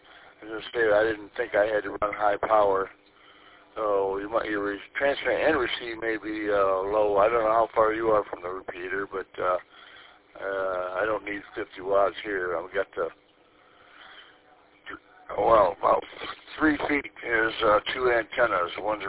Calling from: Lapeer, Michigan, United States; I'm up here in Lapeer, about 3 miles north of Lapeer.

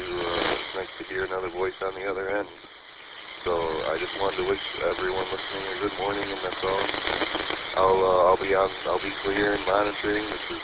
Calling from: Saginaw, Michigan, United States; But, yeah, I'm transmitting from Saginaw. I'm a new ham.

